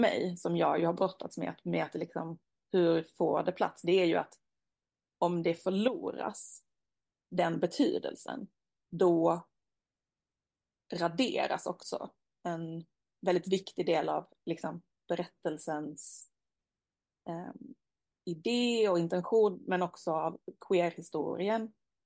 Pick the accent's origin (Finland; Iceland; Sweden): Sweden; Skåne; jag är ju från Skåne, så jag tänker att vissa ord som jag tycker är normala är uppenbarligen inte det för en av mina redaktörer som är från Västerbotten.